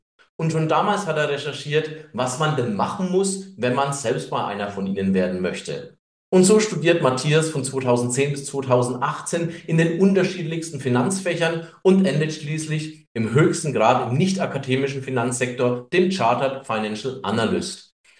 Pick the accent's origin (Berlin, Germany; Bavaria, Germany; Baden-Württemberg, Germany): Bavaria, Germany; born there; als gebürtiger Franke